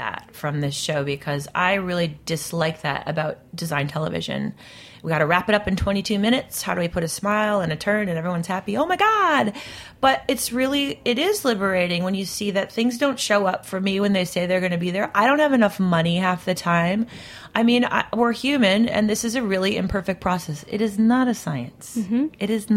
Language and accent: English; Midwest, United States; I think for me, DIY is a cultural thing. I come from the Midwest